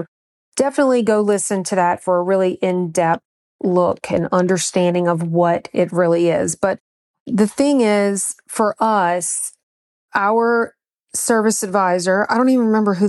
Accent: Louisiana, United States; also born or lived in North Carolina; So much so that when we moved from North Carolina back home to Louisiana, the first thing we did was look for a BNI group.

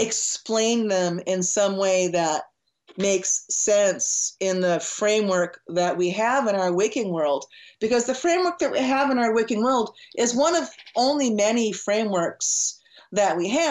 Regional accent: Buffalo, New York, United States; I mean, I was from Buffalo, New York.

